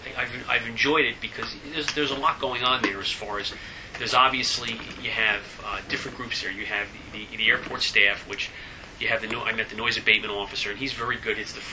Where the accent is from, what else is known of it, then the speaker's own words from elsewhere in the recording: New York, United States; We moved up there from Yonkers, and I grew up right on the Kensico Reservoir